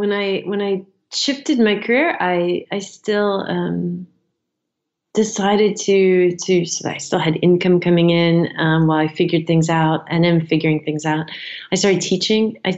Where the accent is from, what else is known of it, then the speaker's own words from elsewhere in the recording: United States; And then for me as an American, and then I thought, I can't afford this.